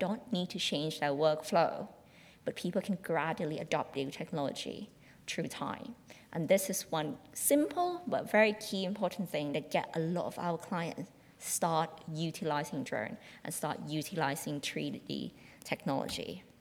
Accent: Thailand; I come from Thailand, we're a developing country.

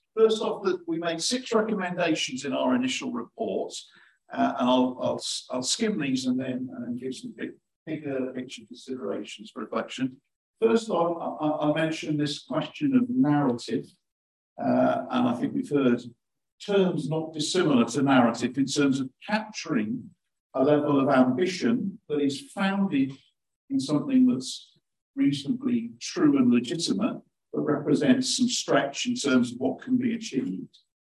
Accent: Cardiff, Wales, United Kingdom; I'm from Cardiff and I'm also a social scientist.

